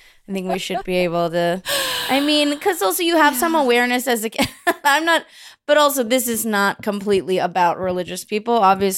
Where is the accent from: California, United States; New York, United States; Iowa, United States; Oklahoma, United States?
California, United States; So I was Baptist, but it's interesting because I grew up in the Bay Area.